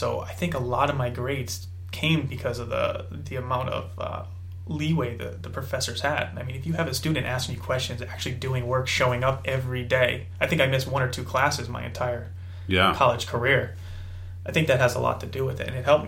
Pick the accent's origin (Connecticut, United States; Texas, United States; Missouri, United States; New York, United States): Connecticut, United States; Trumbull; growing up in Trumbull, Connecticut your whole life, the world is so much different when you get down south.